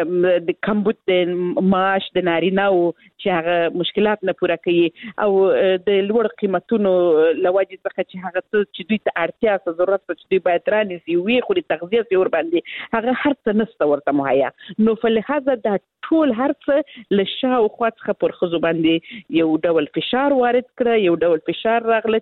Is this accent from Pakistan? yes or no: no; Helmand, Afghanistan; زه خپل د هلمند ولایت څخه یم